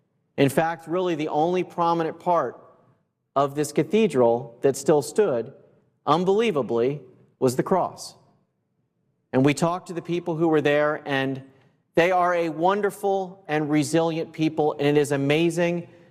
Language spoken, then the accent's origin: English; Florida, United States; some of them from Orlando in my home state of Florida.